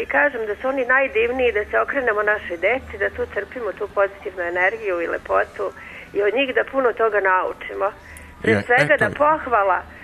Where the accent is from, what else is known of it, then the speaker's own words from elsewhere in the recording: Serbia; svu decu kod nas u Srbiji, da im poželim srećne praznike.